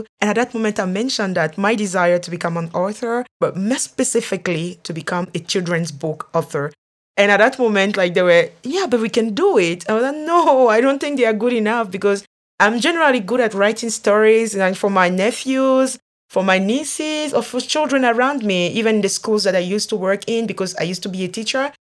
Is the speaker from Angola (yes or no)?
no; Togo; I am from Togo.